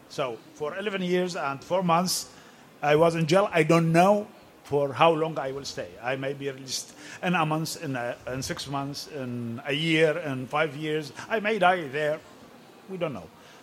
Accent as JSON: {"language": "English", "town": "Aleppo", "region": "Aleppo Governorate", "country": "Syria", "tie": "born or raised there", "also_born_or_lived": "Raqqa", "second_language": "English", "said": "I was born in a village, then in Raqqa, then in Aleppo. So my life was fragmented."}